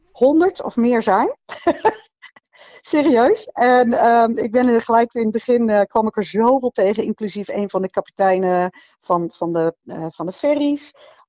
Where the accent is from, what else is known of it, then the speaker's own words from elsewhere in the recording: Apeldoorn, Gelderland, Netherlands; born there; also born or lived in Arnhem / The Hague; We zijn allebei toevallig geboren in Apeldoorn. Maar in Arnhem heel lang gewoond, Westervoort. Latem, ook bij Arnhem allemaal. En ik heb gestudeerd in Den Haag. Dus een beetje overal.